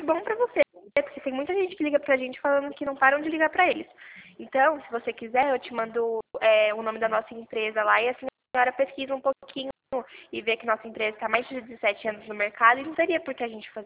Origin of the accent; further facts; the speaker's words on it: Santa Bárbara d'Oeste, São Paulo, Brazil; Eu sou daqui de Santa Bárbara, a senhora conhece? É do interior de São Paulo.